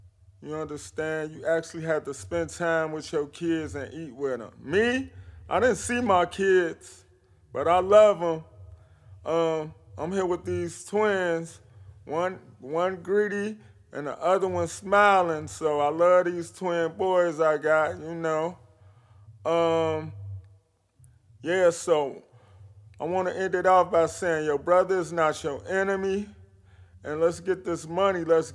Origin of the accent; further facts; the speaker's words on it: Chicago, Illinois, United States; I'm from Chicago, and we looking real good right now on the music tip.